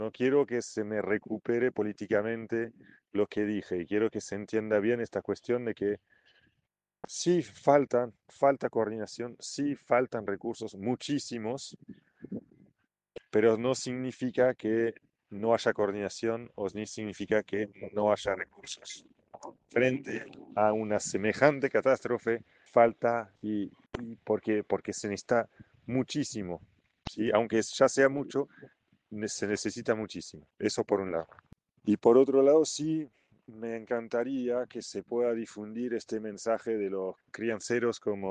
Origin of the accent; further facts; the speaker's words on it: Normandy, France; yo soy originario de Normandía, entre Roanne y El Havre, un pueblito al medio, que está pueblo sobre el río Sena.